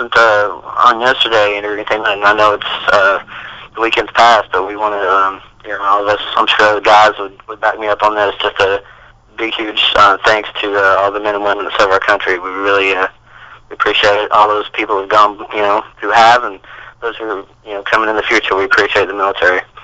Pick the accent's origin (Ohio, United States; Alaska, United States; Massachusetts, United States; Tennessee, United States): Tennessee, United States; you know, I'm from East Tennessee, and so that would be a good kind of homecoming kind of deal.